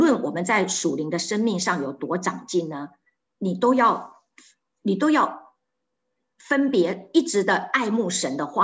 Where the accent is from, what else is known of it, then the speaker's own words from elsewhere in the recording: China; 我看我们中国人都是特爱吃这些东西的，对不对？